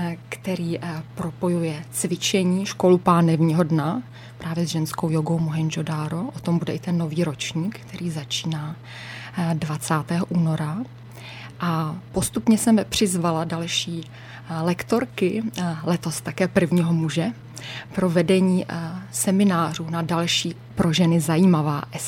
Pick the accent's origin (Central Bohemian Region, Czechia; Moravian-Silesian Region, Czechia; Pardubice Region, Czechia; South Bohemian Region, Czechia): Central Bohemian Region, Czechia; Mladá Boleslav; můj úplně první kurz nebyl v Mladé Boleslavi, ono to zrálo nějakou dobu, než jsem dostala odvahu vrátit se do svého rodného města, kde mě všichni znají